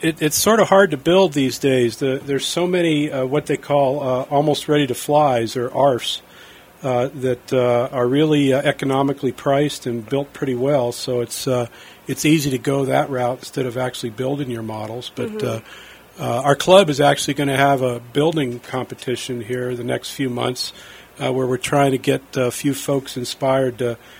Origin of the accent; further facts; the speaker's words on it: Erie, Pennsylvania, United States; born there; moved away; Well, I was born in Erie, Pennsylvania so many years ago, and I moved to this area in 1996.